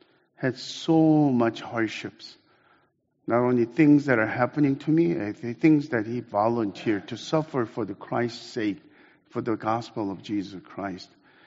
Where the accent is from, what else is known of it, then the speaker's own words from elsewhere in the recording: Dallas, Texas, United States; I grew up in Dallas, and as a 1.5 generation